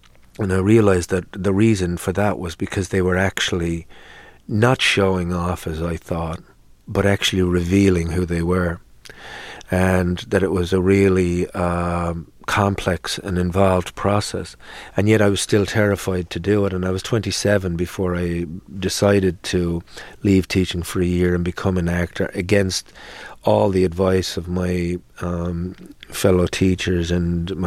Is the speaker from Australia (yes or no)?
no; Ireland; as an Irishman. I grew up listening to tales of towns buried underwater.